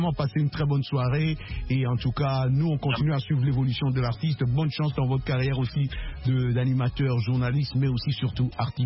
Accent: New York, United States; Moi j'ai grandi à New York.

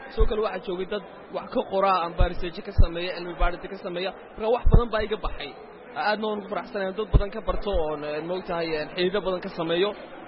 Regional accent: Somaliland, Somalia; maadaama aan ku koray somaliland

